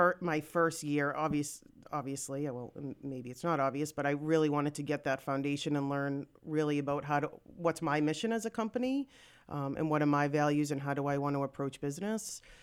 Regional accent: Massachusetts, United States; I'm from the South Shore, so I have some clients that are there in the South Shore.

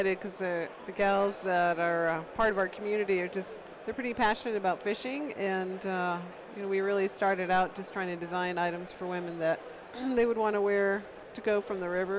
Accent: Maine, United States; moved away as an adult; now in Alaska, United States; which I grew up in Maine originally and then moved to Alaska right out of college.

